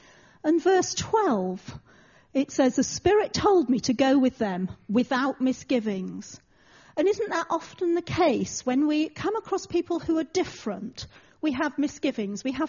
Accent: Yorkshire and the Humber, United Kingdom; When I was brought up in Yorkshire, and we had a saying in Yorkshire

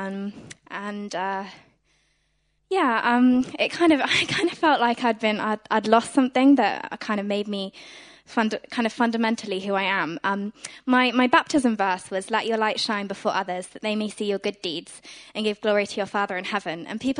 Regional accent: High Wycombe, South East England, United Kingdom; I'm from High Wycombe.

